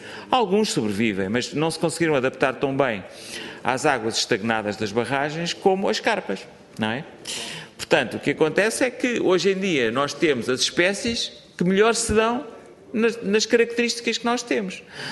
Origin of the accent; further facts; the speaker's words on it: Tomar, Santarém, Portugal; eu por exemplo, cresci junto ao rio Nabão em Tomar